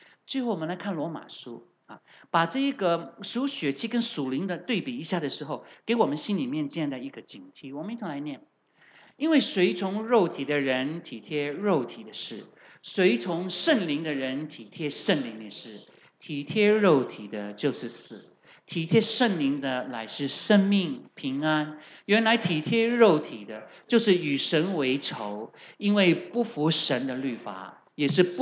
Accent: Guangdong, China; 我们广东人呢是没有卷舌的。

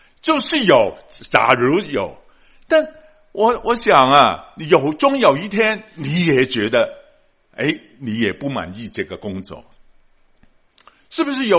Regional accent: Guangdong, China; 我们广东人说很好劲的，很劲的啊

